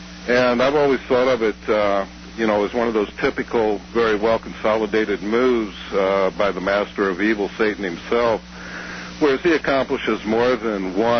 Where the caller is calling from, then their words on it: Florence, Oregon, United States; Yeah, I'm calling from Florence, Dr. Stan.